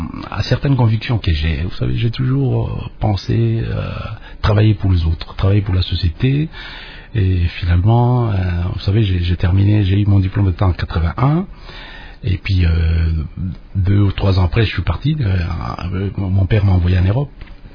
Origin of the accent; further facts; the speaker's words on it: Kinshasa, DR Congo; Oui, oui, c'est à Kinshasa en grande partie, hein, de toute façon.